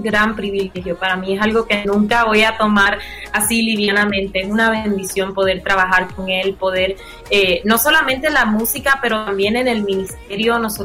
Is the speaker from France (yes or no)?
no; Puerto Rico; also born or lived in Miami; mi familia es cubana, como dijiste, yo nací en Miami y crecí en Puerto Rico, entonces me identifico mucho con la cultura puertorriqueña